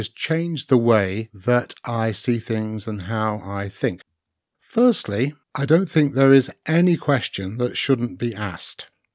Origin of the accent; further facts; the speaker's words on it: Nottingham, East Midlands, United Kingdom; born there; moved away as an adult; now in Aberdeen, United Kingdom; I was born in Nottingham, went to university in Bristol, first job in Chester, second job in Leamington, third job in Leamington, and then moved to Aberdeen for a job 20 years ago